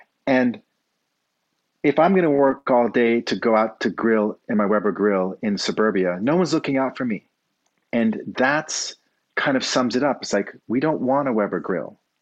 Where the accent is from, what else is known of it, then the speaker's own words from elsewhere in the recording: Jamaica; I'm from Jamaica, and you have these, not vertical, but they're more, you know, rural, but you have community.